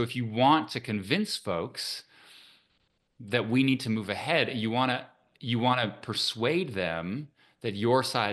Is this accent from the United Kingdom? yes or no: no; Canada; now in United States; And as a Canadian, right, I'm proud to come to America to be part of this entire scientific enterprise.